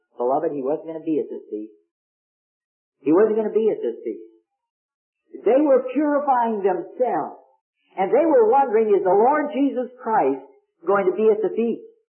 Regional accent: Minneapolis, Minnesota, United States; Now, when we were raised in Minneapolis, I guess we had it backwards, but we always said breakfast, dinner, and supper.

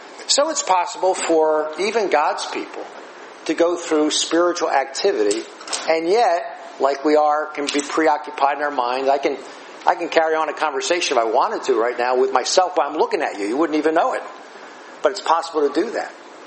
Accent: New Jersey, United States; born or raised there

